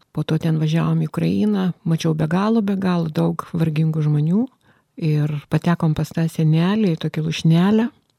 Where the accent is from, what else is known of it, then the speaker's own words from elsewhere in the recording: Kretinga, Klaipėda County, Lithuania; Gimiau Kretingoj, buvo antras vaikas šeimoje, prieš mane buvo brolis, po manęs dar du broliukai, paprastoj šeimoj.